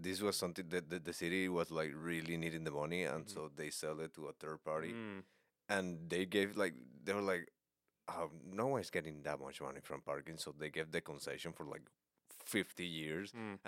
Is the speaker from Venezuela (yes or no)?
yes; Venezuela; No, I'm from Venezuela, but okay.